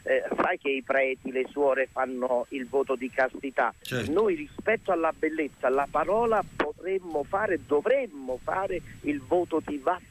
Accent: Naples, Campania, Italy; born there; non mi è successo perché sono nato a Scampia

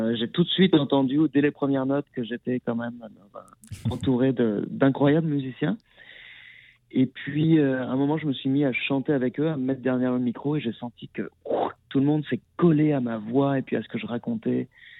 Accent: France; je suis français.

